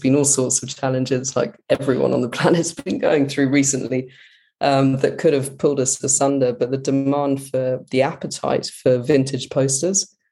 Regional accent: United Kingdom; which, you know, really being British, I guess it made sense as well to start at home.

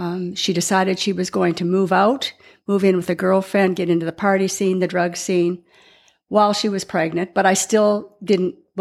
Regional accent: Canada; I'm from Canada, and we live in a large city called Edmonton.

